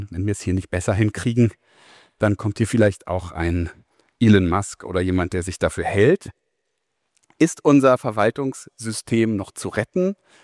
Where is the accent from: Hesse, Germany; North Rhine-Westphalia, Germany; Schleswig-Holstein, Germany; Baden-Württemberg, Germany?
Hesse, Germany; Frankfurt; Frankfurt am Main. Meine Heimatstadt übrigens